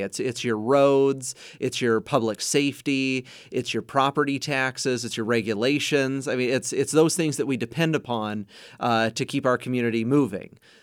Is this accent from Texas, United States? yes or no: no; Meade-Colbert, Washington, United States; But born and raised in North Spokane County in the Meade-Colbert area. And then that's where my wife and I live today.